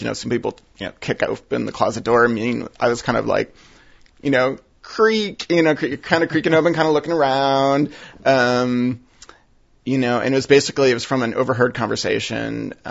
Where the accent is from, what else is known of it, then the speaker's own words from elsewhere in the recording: Detroit, Michigan, United States; also born or lived in Kalamazoo / Ann Arbor / Ypsilanti; Yep, I grew up in Detroit, like the northwest side of Detroit, kind of on the edge of suburbia, you know. Great neighborhood to grow up in.